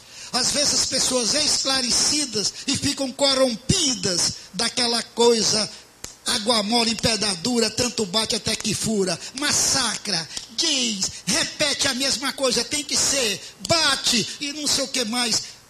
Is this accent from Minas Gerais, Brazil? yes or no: no; Fortaleza, Ceará, Brazil; born there; não nasci de uma pedra, biologicamente, nasci de um pai, lá em Fortaleza